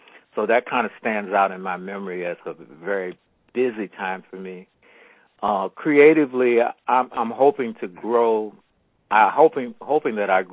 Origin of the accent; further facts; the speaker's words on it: St. Louis, Missouri, United States; now in New York, United States; When I moved to New York from St. Louis, he was gone